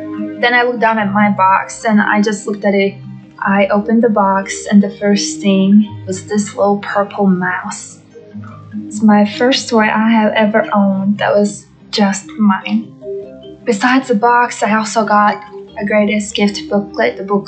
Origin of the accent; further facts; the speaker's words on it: Latvia; I'm from Latvia.